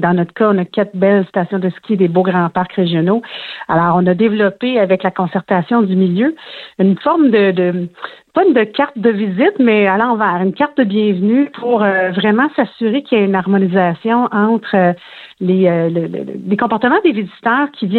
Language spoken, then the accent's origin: French; Quebec, Canada; Bien sûr, on est des Lanaudois